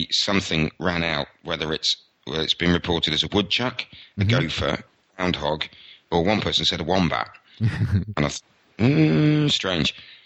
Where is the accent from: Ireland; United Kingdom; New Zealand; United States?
United Kingdom; England; I'm English, which basically covers me for every subject in the world.